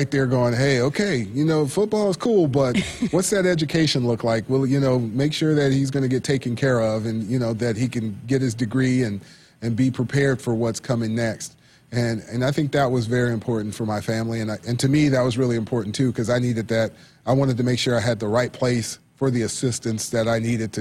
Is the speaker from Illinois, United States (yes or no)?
no; Lawton, Oklahoma, United States; also born or lived in Fort Riley, Kansas; Dad being in the military, I was born in Fort Riley, which is Kansas. And then I grew up in, you know, Fort Sill, which is in Lawton.